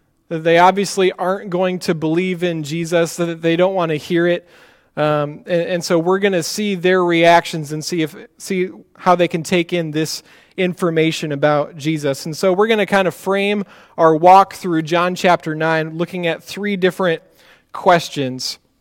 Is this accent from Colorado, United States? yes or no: no; Iowa, United States; Some of you know that I'm from Iowa, and so this movie being filmed in Iowa is very dear to my heart.